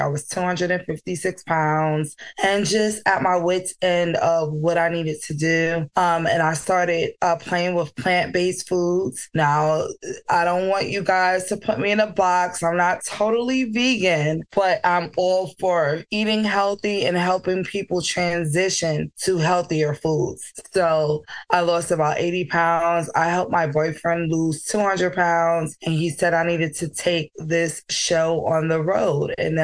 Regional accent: New York, United States; I'm from New York, so she would expose me to different cultures and different foods.

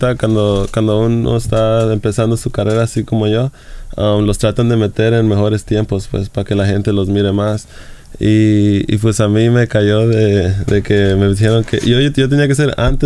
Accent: California, United States; crecí en Sur Centro, no es una área muy, muy buena pues pa adolescentes

